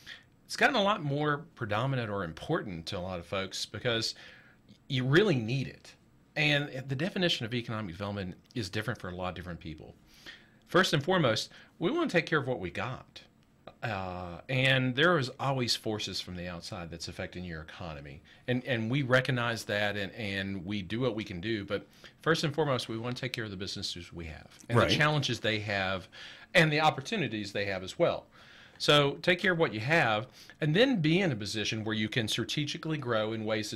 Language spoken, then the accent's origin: English; Appalachia, United States; But I'm a kid from Appalachia.